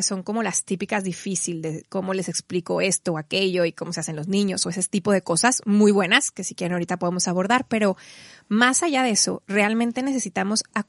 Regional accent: Monterrey, Nuevo León, Mexico; vine a Monterrey padrísimo porque ahora no vivo aquí, aunque soy regia

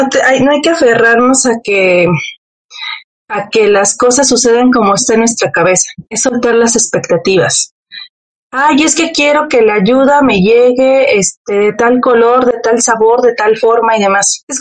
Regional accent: Mexico; como buena mexicana

